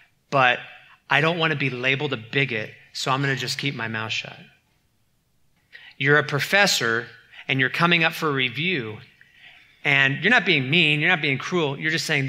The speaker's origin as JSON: {"language": "English", "region": "Midwest", "country": "United States", "said": "I'm from the Midwest. It was called Minnesota nice."}